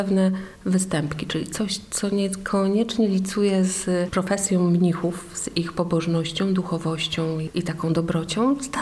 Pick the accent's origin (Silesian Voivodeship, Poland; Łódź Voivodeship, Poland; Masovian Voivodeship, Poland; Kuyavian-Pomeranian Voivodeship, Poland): Kuyavian-Pomeranian Voivodeship, Poland; Mogilno; now in Tczew, Poland; bo pochodzę z Mogilna i jest ten region mi też bliski.